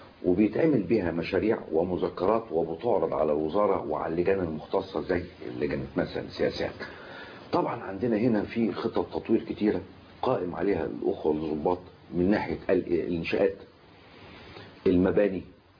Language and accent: Arabic; Egypt; احنا مصريين بنحب بلدنا ونخاف على بلدنا كلنا،